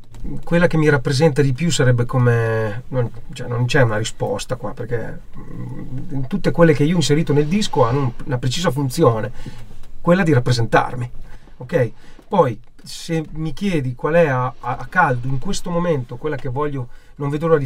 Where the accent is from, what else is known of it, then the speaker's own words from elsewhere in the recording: Sassuolo, Emilia-Romagna, Italy; per me la mia terra è anche un riferimento a Sassuolo e quelle che sono le mie origini